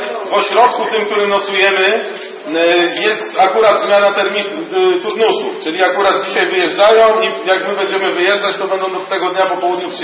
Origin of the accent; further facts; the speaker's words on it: Słupsk, Pomeranian Voivodeship, Poland; ze względu na to, że w Słupsku się urodziłem, tutaj trochę czasu spędziłem, 24 lata